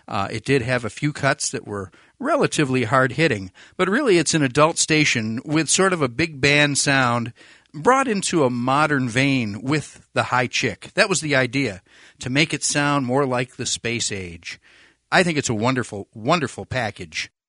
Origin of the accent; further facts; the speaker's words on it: Buffalo, New York, United States; I could hear it in my neighborhood, living and growing up in Buffalo and being very close to Newark, New York, over towards Rochester.